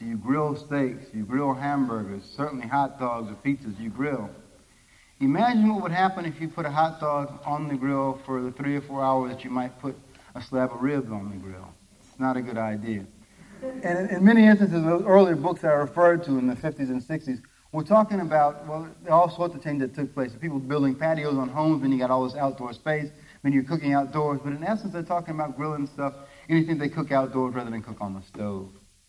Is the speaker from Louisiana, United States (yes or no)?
yes; New Orleans, Louisiana, United States; I'm from New Orleans and this is how we do it